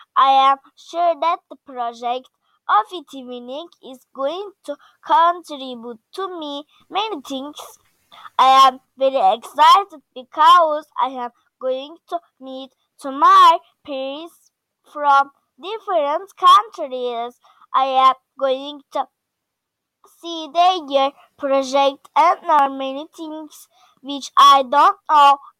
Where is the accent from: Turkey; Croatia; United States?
Turkey; English is a second language; I am from Turkey. I am 8 years old. I study at Karacaören Primary School. I am at 3rd grade.